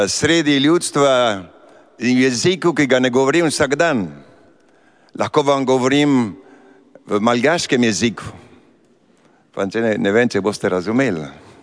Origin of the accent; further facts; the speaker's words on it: Argentina; now in Slovenia; ker prihajam iz Argentine, mi ne skrivamo naša čustva. Tukaj v Evropi, v Sloveniji, malo skrivamo čustva.